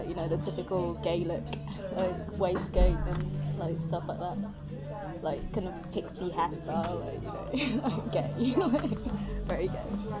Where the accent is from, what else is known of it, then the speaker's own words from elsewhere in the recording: Brighton, South East England, United Kingdom; growing up in Brighton has been easy because it is the capital gay.